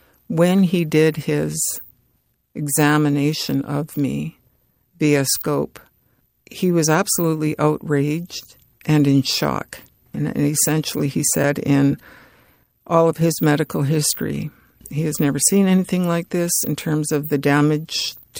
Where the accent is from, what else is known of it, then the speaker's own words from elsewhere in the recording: Edmonton, Alberta, Canada; I grew up in Edmonton and I grew up in the north.